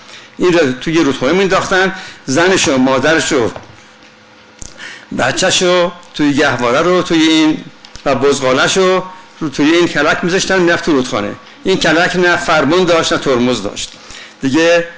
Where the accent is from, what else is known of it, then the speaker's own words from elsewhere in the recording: Khuzestan, Iran; بین بختیاری ها بزرگ شدم و البته از طفولیت در خوزستان بودم